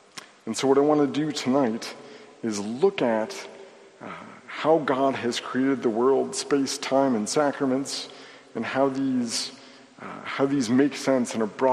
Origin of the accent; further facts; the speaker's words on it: Traverse City, Michigan, United States; It always struck me that in growing up in, well, I'll out myself here, growing up in Traverse City, a lot of the homes that our parishioners owned cost more than the church did.